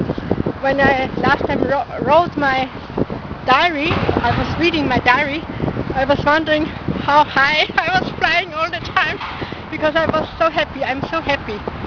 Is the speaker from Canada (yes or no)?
no; Austria; English is a second language; I come from Austria.